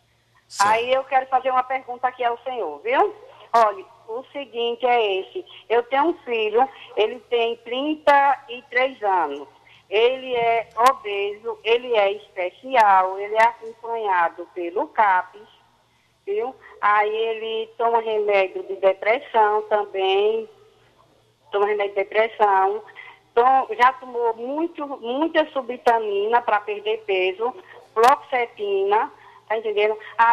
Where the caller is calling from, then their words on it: Brazil; Eu falo aqui do Conjunto Santa Quitéria.